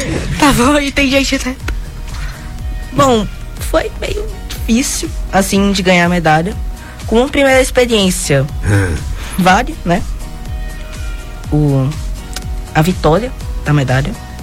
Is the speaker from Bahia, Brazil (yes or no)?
yes; Guanambi, Bahia, Brazil; also born or lived in Salvador; Eu não sou nativo de Guanambi, eu sou de Salvador. No entanto, eu acabei crescendo com a cultura daqui.